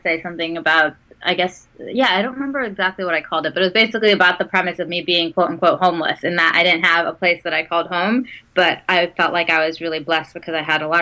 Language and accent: English; Saudi Arabia; I grew up in Saudi Arabia for the most part in my elementary school, and I went to an American international school there with kids from like 50 different countries.